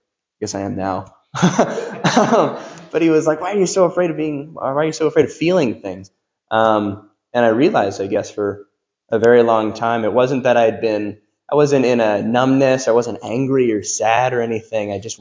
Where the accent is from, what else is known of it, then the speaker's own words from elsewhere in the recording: Hamburg, Pennsylvania, United States; So this was last Saturday. So my parents, I grew up in Hamburg. My parents are moving from my childhood home where I spent my entire life to now Pottsville. I live in Pottsville